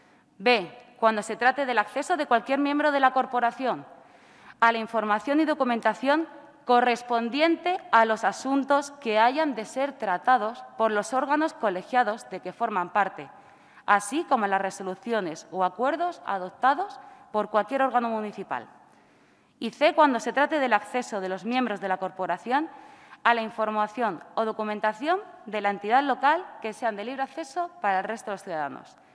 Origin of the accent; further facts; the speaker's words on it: Spain; Nuestra Carta Magna debe ser nuestra hoja de ruta como españoles y máxime como concejales